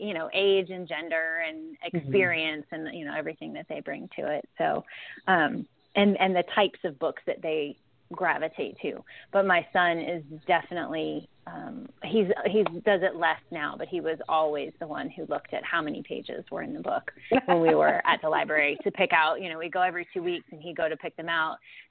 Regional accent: North Carolina, United States; I'm from North Carolina.

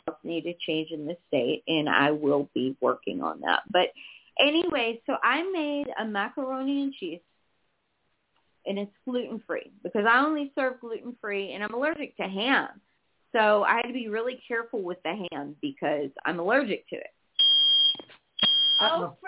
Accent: Texas, United States; Well, I'm from Texas. I can deep-fry anything.

